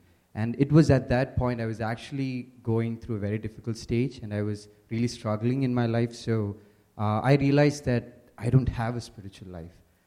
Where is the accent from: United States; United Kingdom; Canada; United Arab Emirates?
United Arab Emirates; Dubai; I was born and brought up in Dubai